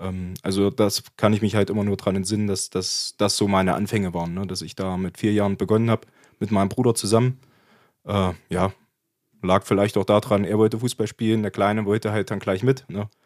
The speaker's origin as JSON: {"language": "German", "town": "Heiligenstadt", "region": "Thuringia", "country": "Germany", "tie": "born or raised there", "said": "Also, ich bin hier in Heiligenstadt aufgewachsen. Meine ganze Jugend hier verbracht, also auch meine ganze Jugendzeit in Heiligenstadt Fußball gespielt."}